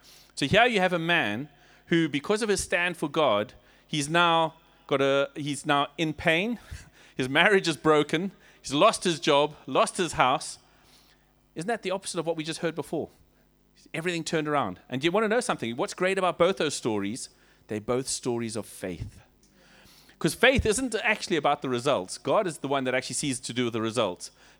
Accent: Zimbabwe; Let me tell you, we come from Zimbabwe.

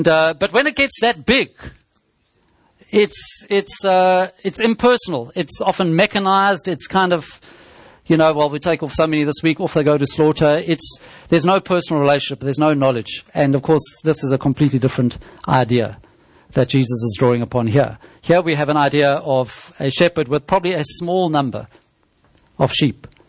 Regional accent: South Africa; now in United Kingdom; Growing up in South Africa

